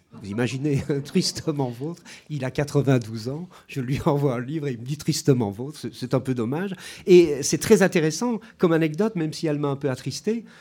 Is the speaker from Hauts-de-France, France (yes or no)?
yes; Hauts-de-France, France; je venais du Nord, comme vous l'aurez compris, et j'ai eu droit à un accent extraordinaire à couper au couteau.